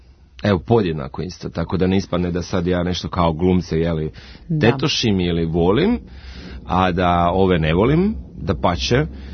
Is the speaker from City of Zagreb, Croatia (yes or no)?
no; Dubrovnik, Dubrovnik-Neretva County, Croatia; u Dubrovniku, u mom rodnom gradu